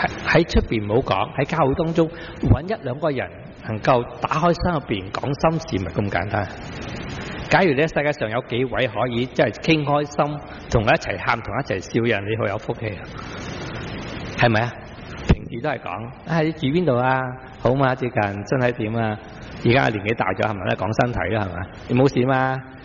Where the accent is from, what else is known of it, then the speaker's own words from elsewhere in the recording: Guangdong, China; 咁我哋中国人最叻嘅广东人话